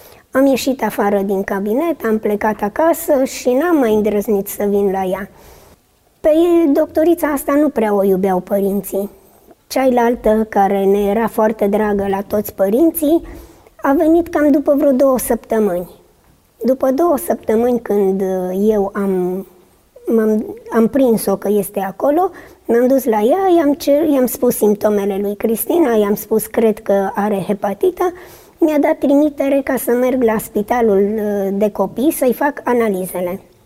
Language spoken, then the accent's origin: Romanian; Lugoj, Timiș County, Romania; eu sunt din Lugoj și cunoscusem un băiat